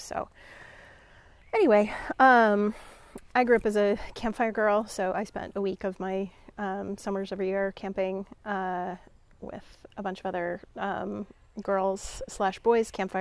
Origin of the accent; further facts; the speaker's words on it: Colorado, United States; also born or lived in Wyoming; However, growing up in Colorado and Wyoming, everything that everybody asks you when they hear you're from there is about skiing.